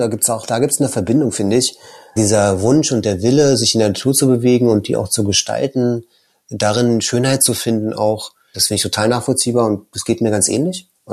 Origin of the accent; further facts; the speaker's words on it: East Germany, Germany; und ich so als Ossi hatte eben Lust rumzukommen und zu reisen